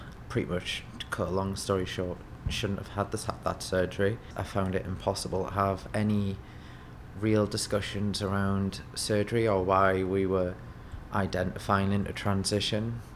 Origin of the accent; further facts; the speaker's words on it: United Kingdom; I'm 37 years old and I'm from the United Kingdom.